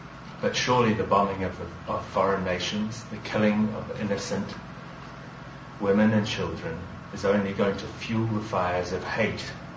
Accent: New Zealand; I'm from New Zealand. After I entered Islam

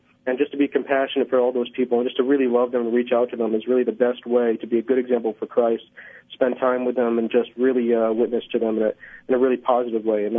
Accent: Northeast, United States; now in Kansas City, United States; I used to be an atheist. I had a Holy Spirit experience here in Kansas City about 5 years ago, and I come from the Northeast.

